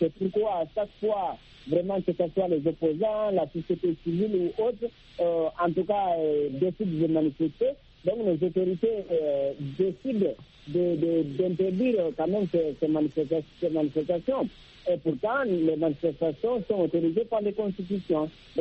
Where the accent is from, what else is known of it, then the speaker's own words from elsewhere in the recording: Guinea; surtout dans mon pays d'origine, la Guinée-Conakry